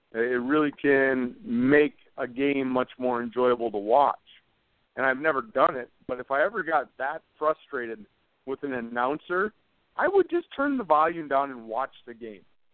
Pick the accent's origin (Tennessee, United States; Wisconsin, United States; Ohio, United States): Wisconsin, United States; Green Bay; now in Pittsburgh, United States; maybe I'm impartial because I'm from Green Bay and I live in Pittsburgh area, and those are the only games in town.